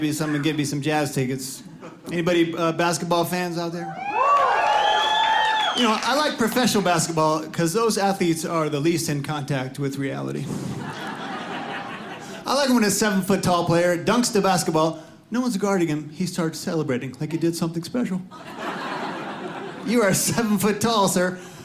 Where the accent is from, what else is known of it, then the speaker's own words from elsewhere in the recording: Virginia, United States; also born or lived in New York City; I grew up in Virginia. I came from Virginia today.